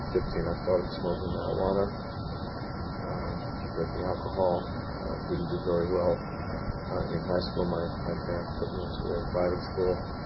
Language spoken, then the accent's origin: English; Brooklyn, New York, United States; I was born in 1950 in Brooklyn, New York. Lived there for the first 6 years of my life.